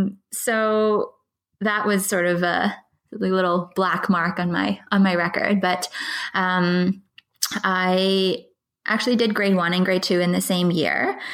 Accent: Scarborough, Ontario, Canada; Okay, so I grew up in Scarborough, Markham, and I went to public school.

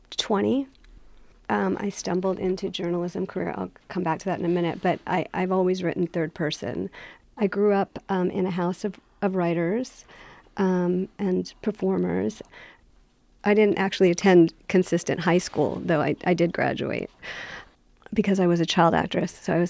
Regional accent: San Francisco, California, United States; born there; I was born in the Haight-Ashbury at the height of that moment, right after the Summer of Love.

